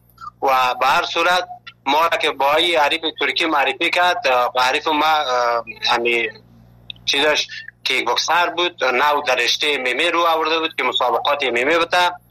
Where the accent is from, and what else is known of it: Afghanistan; now in Turkey